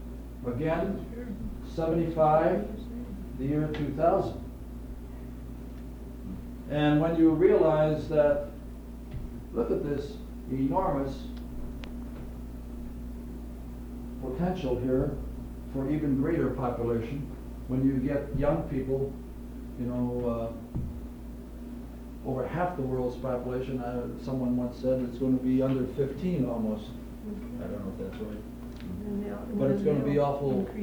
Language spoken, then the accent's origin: English; Chicago, Illinois, United States; I remember when I grew up in Chicago, there were people called drugstore cowboys.